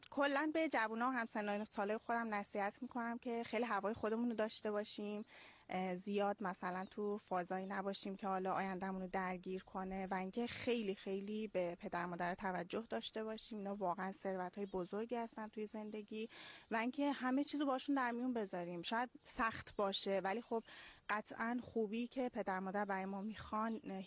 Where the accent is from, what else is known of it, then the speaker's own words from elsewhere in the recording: Isfahan, Iran; خیر، من اهل اصفهان هستم.